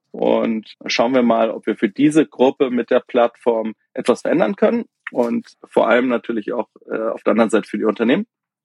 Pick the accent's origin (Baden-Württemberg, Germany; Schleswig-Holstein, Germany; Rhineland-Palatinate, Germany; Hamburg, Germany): Hamburg, Germany; ich komme aus Hamburg, auch gebürtig. Ich habe allerdings viele Jahre im Ausland gelebt. Also bin zum Studium aus Hamburg raus und bin dann 15 Jahre später zurückgekommen.